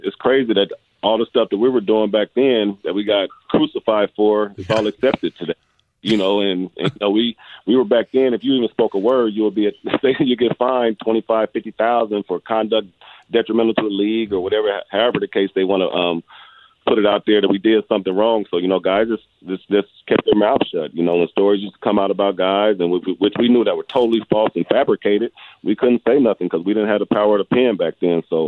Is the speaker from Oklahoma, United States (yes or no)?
no; Indiana, United States; But it really hurt because I'm from Indiana, which is a basketball state, and we try to stand with each other.